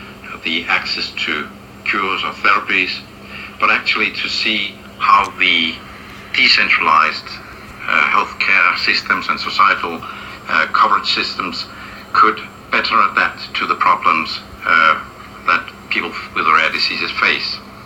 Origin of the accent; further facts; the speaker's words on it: Denmark; English is a second language; My home country is Denmark. Denmark is part of Scandinavia.